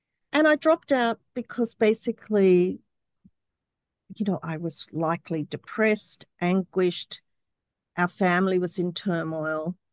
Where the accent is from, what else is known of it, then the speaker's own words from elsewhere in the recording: Canberra, Australian Capital Territory, Australia; I grew up in Canberra and I moved to Wollongong in a relationship at the time